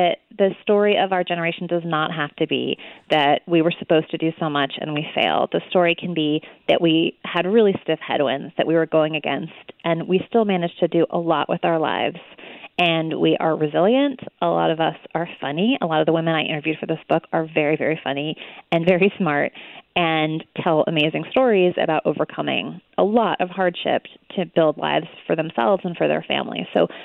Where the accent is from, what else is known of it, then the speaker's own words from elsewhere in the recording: New York City, New York, United States; I'm from New York City and I talk fast.